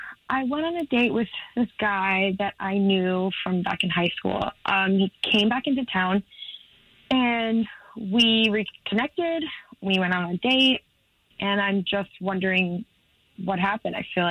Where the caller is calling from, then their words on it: Ocoee, Florida, United States; Hey, guys. I'm calling from Ocoee.